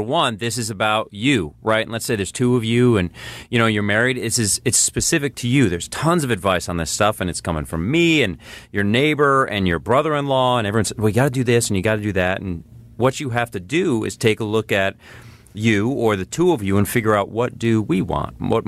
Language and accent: English; Durham, Connecticut, United States; And I grew up in Durham. The Durham Fair is here, and you can't beat that.